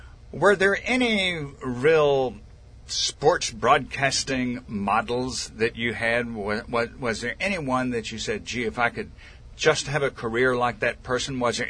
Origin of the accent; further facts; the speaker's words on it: Mississippi, United States; I grew up in South Mississippi, and of course, those were the days when Ole Miss was king of football.